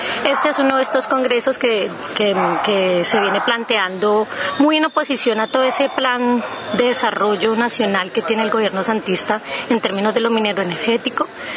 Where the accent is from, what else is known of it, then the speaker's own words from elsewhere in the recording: Cali, Valle del Cauca, Colombia; Listo, pues nosotros como caleños y caleñas estamos muy muy alegres de poder abrir las puertas de nuestra ciudad